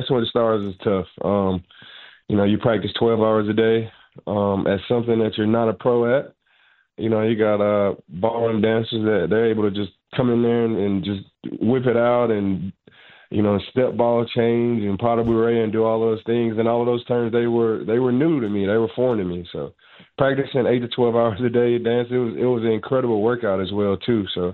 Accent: Dallas, Texas, United States; I'm from Dallas. Grew up a Cowboys fan.

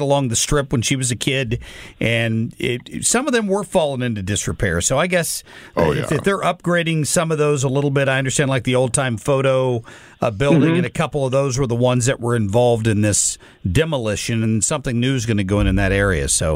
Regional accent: Missouri, United States; when we told them we're from Missouri, Ozark is the first show they brought up.

